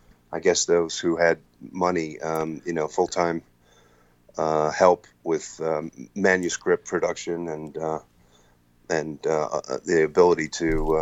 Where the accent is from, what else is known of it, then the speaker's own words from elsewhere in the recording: Detroit, Michigan, United States; I'm from Detroit, Grosse Pointe, East Side. My folks are still there in Michigan.